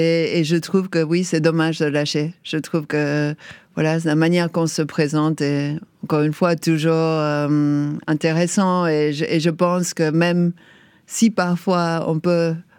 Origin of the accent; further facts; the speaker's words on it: Paris, Île-de-France, France; j'ai vécu ici donc presque toute ma vie. Et je pense que peut-être je suis parisienne